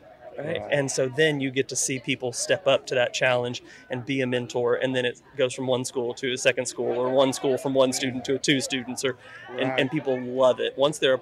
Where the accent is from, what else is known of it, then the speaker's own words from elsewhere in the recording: Midlothian, United States; I'm from Midlothian. That's my hometown. That's my community.